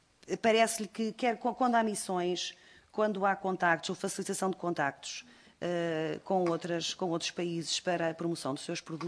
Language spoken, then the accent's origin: Portuguese; Aveiro, Portugal; eu sou de uma região altamente industrial, eu sou do Distrito de Aveiro